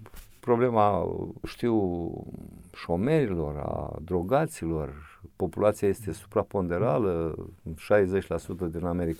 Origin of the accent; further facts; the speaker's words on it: Ungureni, Botoșani County, Romania; born there; în comună unde m-am născut, la Ungurea, în Botoșani